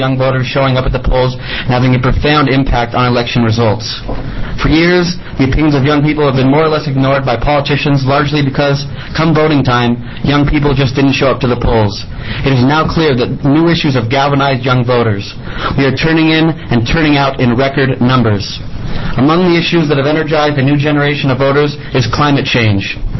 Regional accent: Eugene, Oregon, United States; I'm from Eugene.

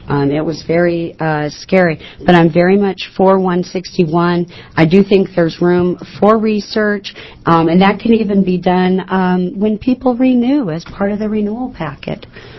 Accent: Gold Hill, United States; I'm from Gold Hill.

